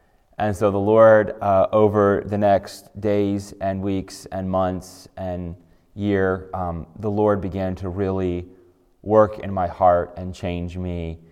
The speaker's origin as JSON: {"language": "English", "country": "Japan", "tie": "born or raised there", "said": "But I grew up in Japan. I got saved as a missionary kid in Japan about 6 years old."}